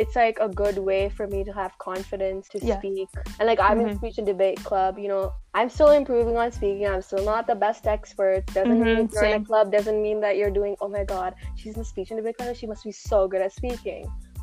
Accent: India; I like that we are Indians and we can represent our culture the way we want to.

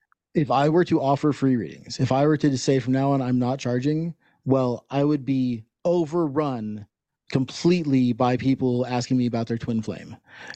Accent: United States; now in Canada; I'm an American living in Canada.

